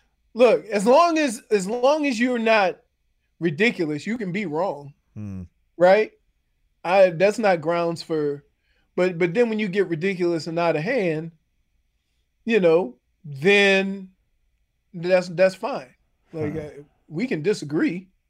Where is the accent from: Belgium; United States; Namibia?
United States; Louisiana; that I haven't heard 10 times worse growing up in Louisiana.